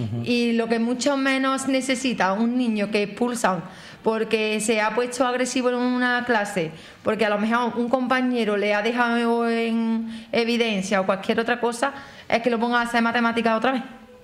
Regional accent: Pedrera, Andalusia, Spain; tengo el privilegio de que soy de aquí, de Pedrera

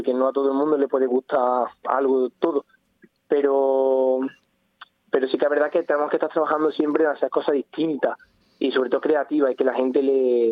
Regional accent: Puente Genil, Andalusia, Spain; yo soy de Puente Genil, llevo escuchando … toda mi vida.

